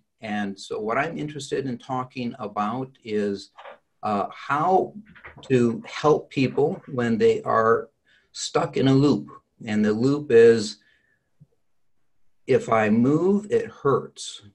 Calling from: Grand Rapids, Michigan, United States; I'm talking from Grand Rapids today.

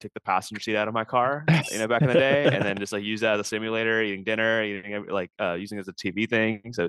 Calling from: Dallas, Texas, United States; I am in Texas. Okay. I'm in the suburbs of Dallas.

